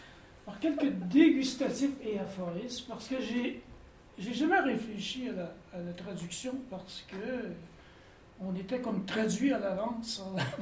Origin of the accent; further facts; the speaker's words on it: Canada; Moi, je parle en tant que Canadien aussi, là.